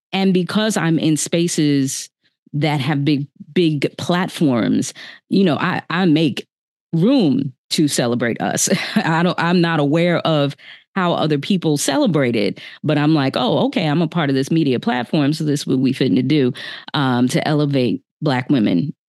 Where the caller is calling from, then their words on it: Philadelphia, Pennsylvania, United States; My pronouns are she, her. I am checking in from Philadelphia, Chestnut Hill section